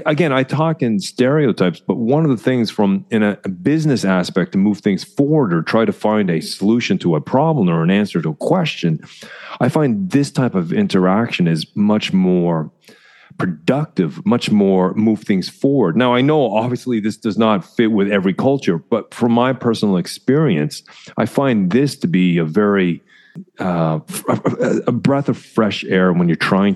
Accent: Canada; as a Canadian working with Dutch

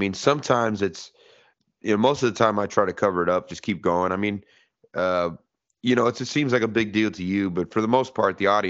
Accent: Miami, Florida, United States; I went down back to my hometown of Miami, Florida

